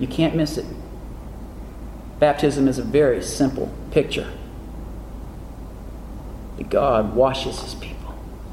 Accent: Texas, United States; You know, I grew up in Texas, and we see cattle ranchers.

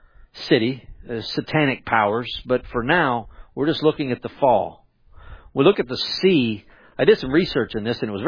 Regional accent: Conroe, Texas, United States; I grew up in Conroe. It was a young boy. I knew his family. His mom and dad went to our church, First Baptist Church of Conroe in Texas, just north of Houston here.

